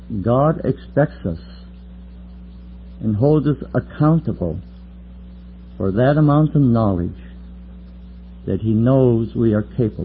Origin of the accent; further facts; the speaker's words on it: Detroit, Michigan, United States; I was raised in Detroit in a class there.